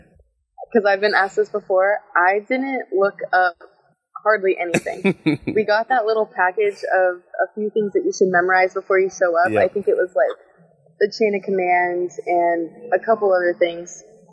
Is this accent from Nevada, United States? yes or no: yes; Lovelock, Nevada, United States; I grew up in Lovelock, Nevada, born and raised.